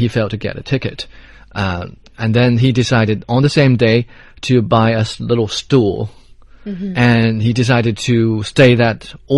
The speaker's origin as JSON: {"language": "English", "country": "China", "tie": "born or raised there", "said": "luckily for me, my hometown was very close to Shanghai, so it was relatively easier for me."}